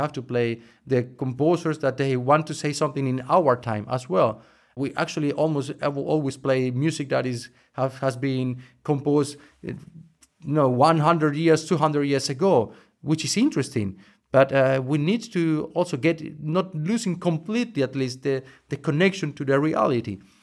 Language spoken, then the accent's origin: English; Medellin, Antioquia, Colombia; In fact, I was born in Medellin in Colombia, and I went to school there